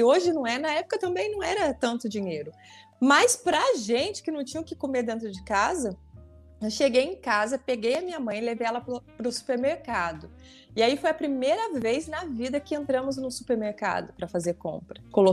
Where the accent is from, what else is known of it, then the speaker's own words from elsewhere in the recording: Cruzeiro, São Paulo, Brazil; Eu sou natural da cidade de Cruzeiro, Vale do Paraíba.